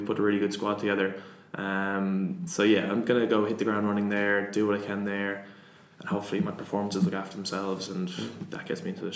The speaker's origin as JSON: {"language": "English", "region": "New York", "country": "United States", "tie": "born or raised there", "said": "Obviously growing up in New York, I was like, shit, that could be me."}